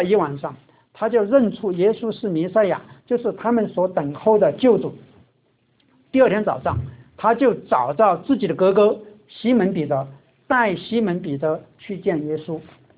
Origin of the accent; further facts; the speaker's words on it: China; 因为我是中国人